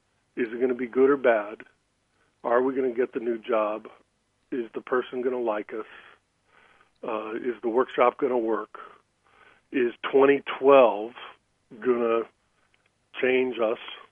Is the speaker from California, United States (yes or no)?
yes; California, United States; also born or lived in San Francisco; And you know, I grew up in California, and then I was in San Francisco when I started my career in 1979.